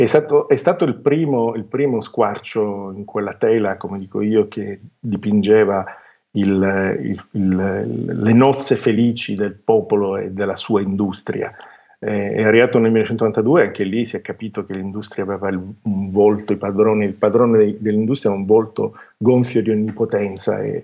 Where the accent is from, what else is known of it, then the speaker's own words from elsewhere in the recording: Palermo, Sicily, Italy; io per esempio sono palermitano